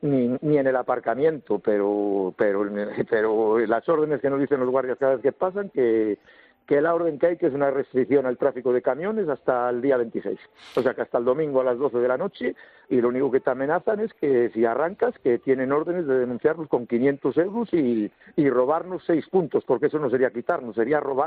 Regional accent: Castile and León, Spain; para irme para mi pueblo, hacia Puebla de Sanabria.

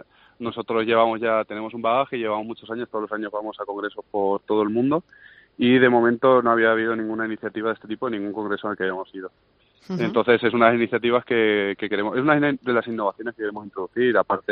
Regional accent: Cuenca, Castilla-La Mancha, Spain; tres de nosotros somos naturales de Cuenca, con lo cual, como conquenses siempre hemos tenido mucho orgullo del patrimonio paleontológico que tiene esta región

